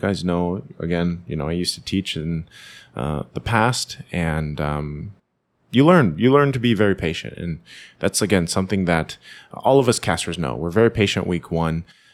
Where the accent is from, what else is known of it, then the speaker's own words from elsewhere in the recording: Philippines; But I am also hoping, as a Filipino and someone here in the Philippines, and we're hosting M5